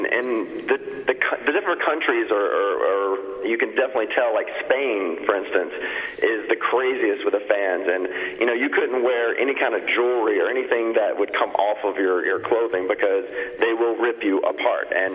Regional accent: Mississippi, United States; growing up in Mississippi, yes, I fish a lot

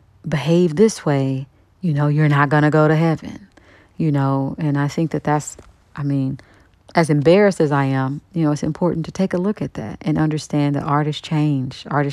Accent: Kansas City, Kansas, United States; And I'm from Wyandotte County, Kansas City, Kansas, and Kansas City, Missouri is like 5 minutes away. It's like a bridge separates us.

